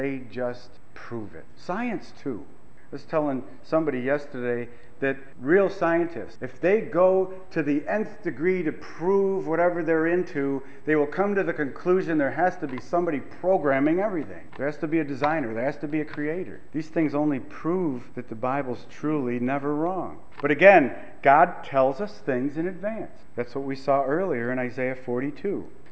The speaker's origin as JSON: {"language": "English", "country": "United States", "said": "when we planted that church up in Canada, being an American, they wouldn't let me have a job."}